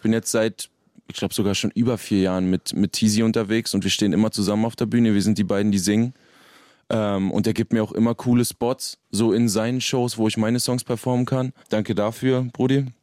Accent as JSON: {"language": "German", "region": "Berlin", "country": "Germany", "tie": "born or raised there", "said": "Bei uns in Berlin, Kaulsdorf, östlicher Teil von Berlin, weit draußen, fast ganz weit draußen so. Kaulsdorf, und da habe ich immer abgehangen."}